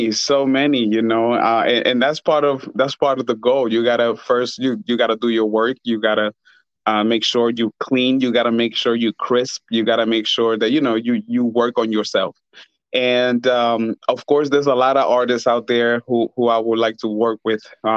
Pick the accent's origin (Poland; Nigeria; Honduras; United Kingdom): Honduras; now in United States; I am originally from Honduras, and my background is Garifuna, which is a mix of Arawakan Indians from the island of Saint Vincent with West African, with West Africans.